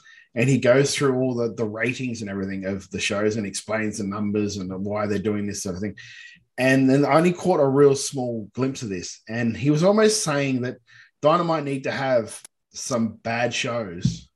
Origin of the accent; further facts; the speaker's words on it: Australia; I'm from Australia. And in Australia, we pay to watch